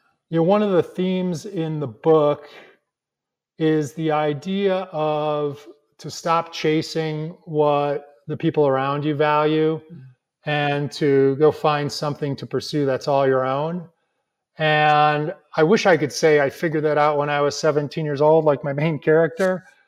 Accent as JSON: {"language": "English", "town": "LaGrange", "region": "Illinois", "country": "United States", "tie": "born or raised there", "said": "The book also takes place in a fictionalized version of my hometown of LaGrange, Illinois."}